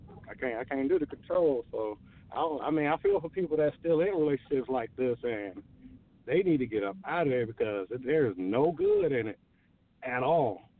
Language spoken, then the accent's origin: English; Atlanta, Georgia, United States; You know, I'm from Atlanta. I live in Atlanta, Georgia.